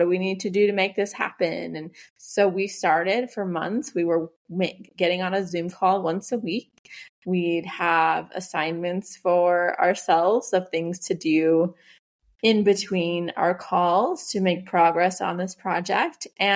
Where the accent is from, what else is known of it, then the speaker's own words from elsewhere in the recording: United States; now in Mexico; I'm from the United States. I'm living in central Mexico with my family.